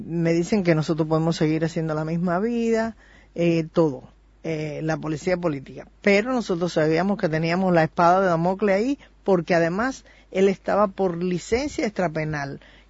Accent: Cuba; Yo soy muy cubana, y mientras haya una Dama de Blanco en Cuba, ahí estoy yo llamando, preguntando y apoyándola.

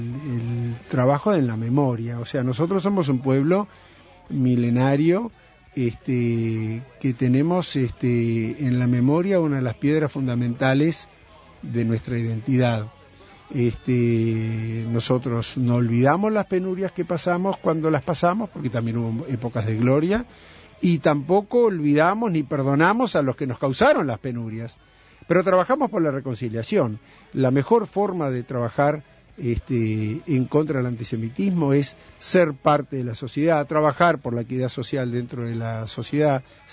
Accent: Uruguay; un tema de democracia, de valores humanos como uruguayos

